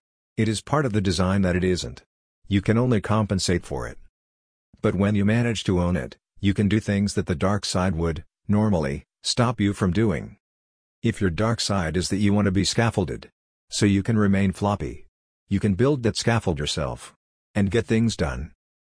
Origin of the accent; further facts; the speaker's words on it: Hungary; English is a second language; When I want to explain anything to people back in Hungary, I don't have the words.